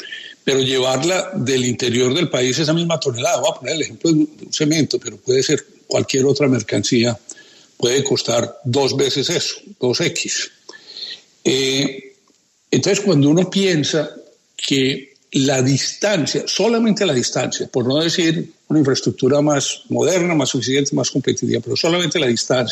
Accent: Colombia; A veces nosotros no nos damos cuenta como colombianos de las ventajas que tenemos.

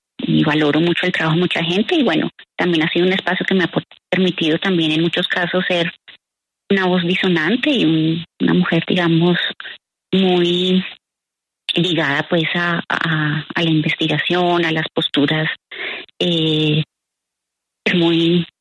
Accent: Arauca, Colombia; born there; now in Bogotá, Colombia; yo nací en Arauca, en una familia pues muy unida, muy cercana, con una historia de conflicto bastante marcada, el conflicto armado.

